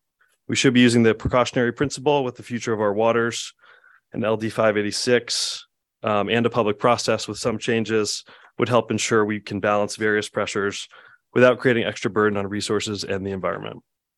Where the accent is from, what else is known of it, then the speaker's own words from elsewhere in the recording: Portland, Maine, United States; from Portland